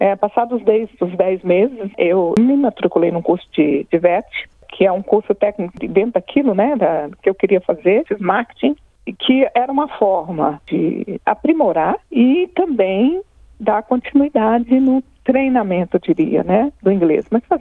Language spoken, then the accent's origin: Portuguese; Minas Gerais, Brazil; Lá em Minas eles falam ir para a roça.